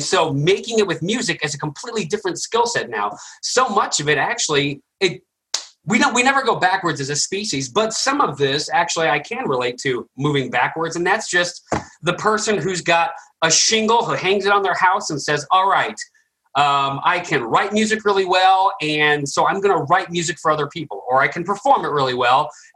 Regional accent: Colorado Springs, Colorado, United States; Like I grew up in Colorado Springs, and I was in a progressive metal band

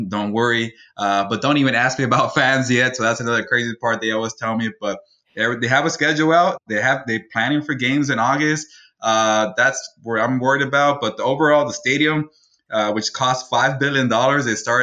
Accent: Pasadena, California, United States; You know, I grew up in Pasadena, so I just say the Rose Bowl

